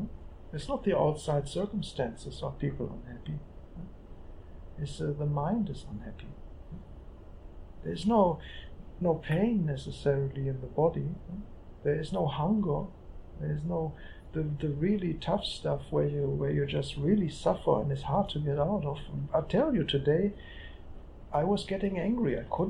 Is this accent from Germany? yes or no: yes; Germany; I'm coming from Germany.